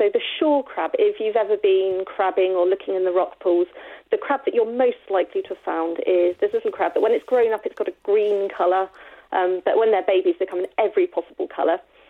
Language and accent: English; South West England, United Kingdom; I grew up in Cornwall and I still live in Cornwall.